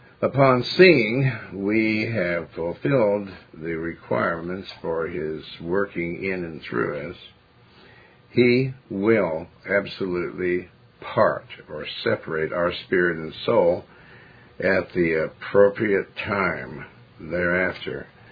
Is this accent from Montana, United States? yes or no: yes; Billings, Montana, United States; Montana, my home state. Praise the Lord. Amen. That's where men are men and women are glad about it. Praise the Lord. Big sky country. Okay, I'm from Billings.